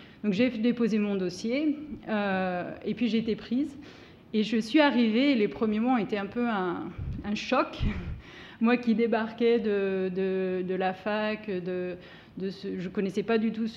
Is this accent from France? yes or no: yes; Saint-Étienne, Auvergne-Rhône-Alpes, France; now in New York, United States; je suis partie de Saint-Étienne, ma ville natale, et donc arrivée maintenant à New York où je travaille pour Google.